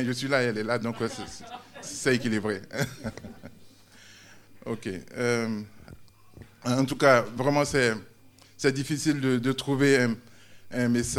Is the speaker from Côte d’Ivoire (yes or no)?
yes; Côte d’Ivoire; comme il a dit. Je suis ivoirien d'origine.